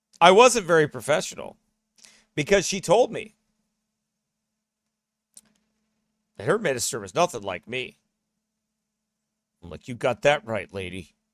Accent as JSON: {"language": "English", "town": "Geneseo", "region": "Illinois", "country": "United States", "tie": "born or raised there", "said": "not too far from there is my hometown of Geneseo, Illinois."}